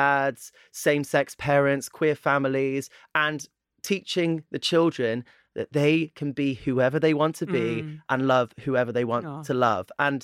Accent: Plymouth, South West England, United Kingdom; I grew up in Plymouth and Plymouth is like 98% white.

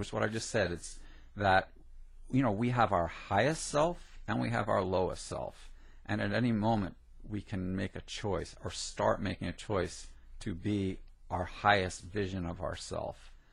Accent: New Jersey, United States; born or raised there

